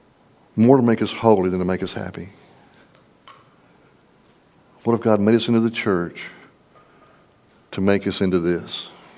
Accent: Texas, United States; I'm from Texas.

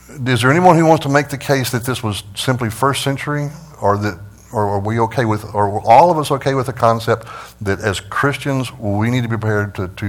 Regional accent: United States; If I'd been raised in China, I would know that this is a life-threatening decision I'm making. But I was raised in America, one nation under God

